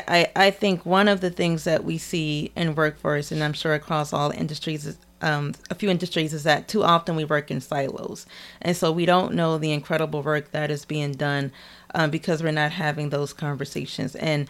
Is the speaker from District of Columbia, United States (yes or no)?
yes; Washington, District of Columbia, United States; So I grew up in Washington, D.C. At the time, it was considered probably one of the least invested, I would say, communities in Washington, D.C., in Ward 8 of D.C.